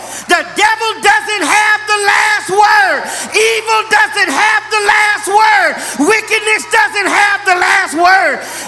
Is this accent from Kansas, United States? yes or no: no; Los Angeles, California, United States; I grew up in Los Angeles. I was dating my wife when the OJ trial started.